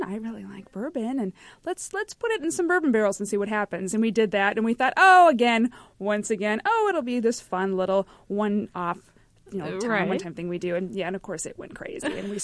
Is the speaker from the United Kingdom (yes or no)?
no; Indiana, United States; We are from Indiana, both of us. We've lived and worked all over the United States.